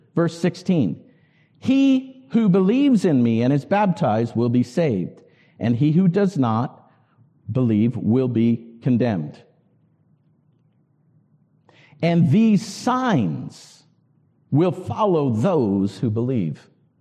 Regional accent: the South, United States; I came from the South, so that's how we answer. Yes, sir.

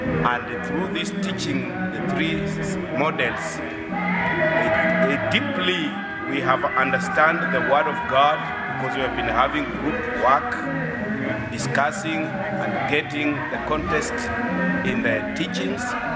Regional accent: Kenya; English is a second language; I'm from Kenya. My denomination or church is Lord's House of Prayer and Habitation Ministry.

